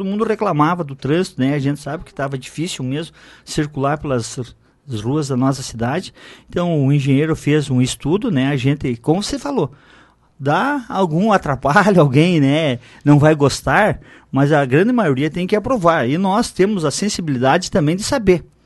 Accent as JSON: {"language": "Portuguese", "town": "Lajeado Bonito", "country": "Brazil", "tie": "born or raised there", "said": "eu sou, né, lá do Lajeado Bonito, nasci lá no Lajeado Bonito"}